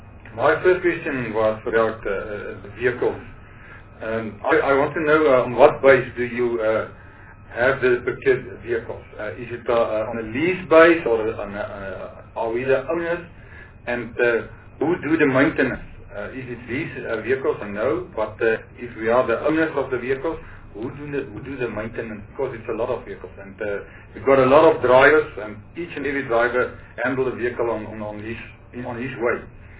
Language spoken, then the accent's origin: English; North West, South Africa; I'm coming from the Northwest province, and that is a mining province, and as well as agriculture.